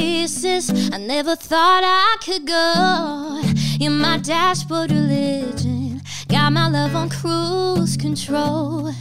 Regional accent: Alabama, United States

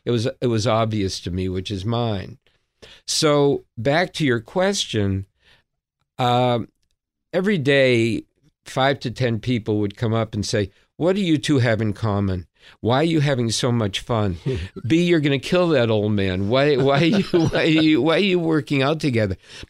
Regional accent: Boston, Massachusetts, United States; I'm a Bostonian

